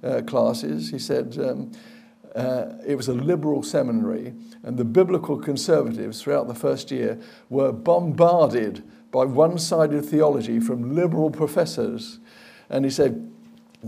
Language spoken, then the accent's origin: English; Guildford, South East England, United Kingdom; This one was in Guildford, my hometown